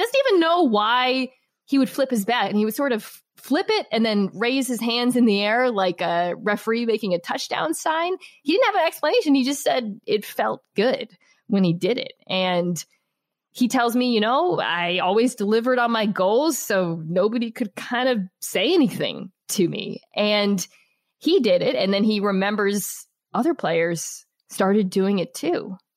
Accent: United States; aside from me being an American.

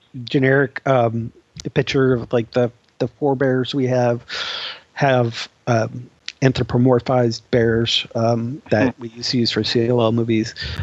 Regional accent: Minnesota, United States; remember, I'm from Minnesota.

